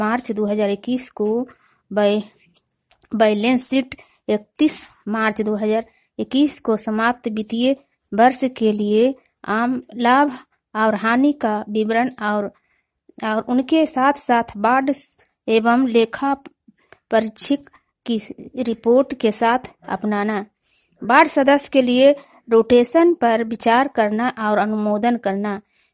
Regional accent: Gaganpura, Bihar, India; ग्राम गगनपुरा। मैं नालंदा जिला की निवासी हूँ।

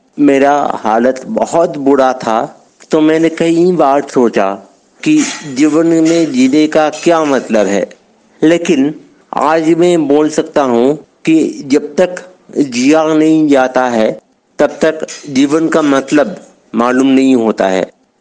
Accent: Kolkata, West Bengal, India; now in Bangalore, India; मैं कलकत्ता से बेंगलोर शिफ्ट हुआ हूँ

